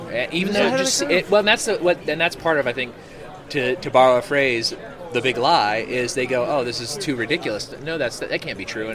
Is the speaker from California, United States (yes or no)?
yes; California, United States; also born or lived in Virginia; Texas. Yep. I'm from California, but...